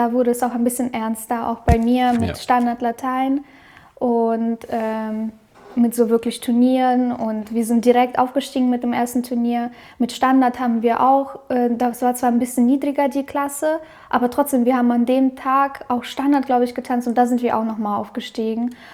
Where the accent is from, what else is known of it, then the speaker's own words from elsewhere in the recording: Ukraine; Also, ich bin ja schon mit Hip-Hop und so ein bisschen auch aufgewachsen in der Ukraine.